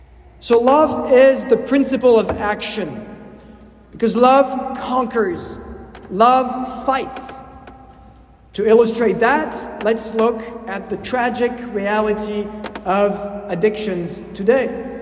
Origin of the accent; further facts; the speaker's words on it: France; English is a second language; the current debate in France, my home country